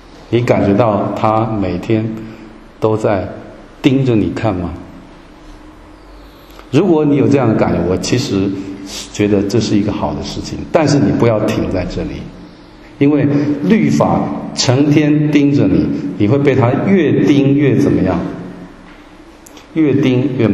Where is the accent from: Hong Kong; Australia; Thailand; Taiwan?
Taiwan; 我从台湾来，我不晓得中国大陆是不是这样